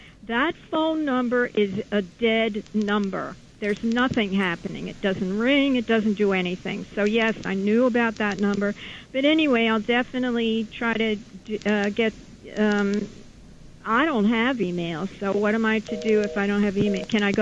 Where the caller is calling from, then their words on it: New York, United States; Manhattan.